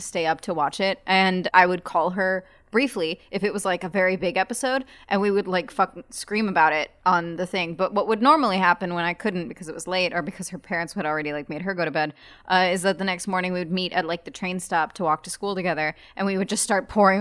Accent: Germany; Yeah, I was 11. So the thing is, I had to put 2006 because I grew up in Germany.

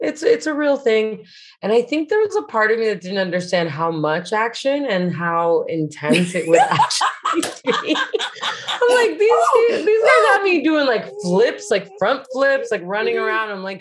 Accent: Miami, Florida, United States; As I think growing up in Miami, you know, we think of representation and women that have like kind of really gone there and done it.

